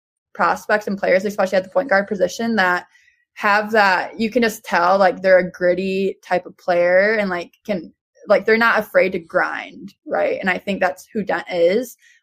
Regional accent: Michigan, United States; I'm from Michigan, so that's just like a shortened name that we call it.

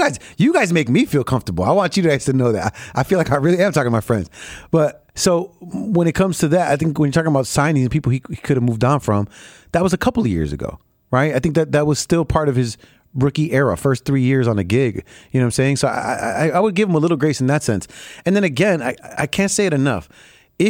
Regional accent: Chicago, Illinois, United States; I'm a Chicagoan that happens to have the platform

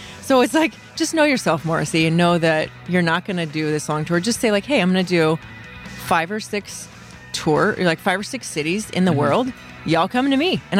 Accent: Texas, United States; Because growing up in North Central Texas

